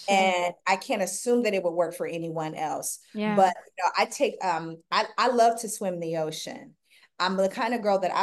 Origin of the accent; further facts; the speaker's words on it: Oklahoma, United States; I'm from Oklahoma. My family built Black Wall Street.